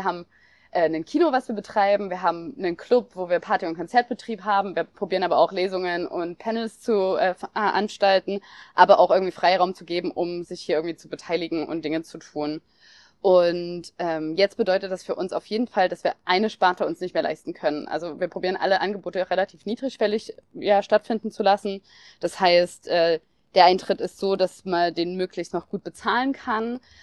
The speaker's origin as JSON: {"language": "German", "town": "Chemnitz", "region": "Saxony", "country": "Germany", "tie": "born there", "said": "bin gebürtige Chemnitzerin"}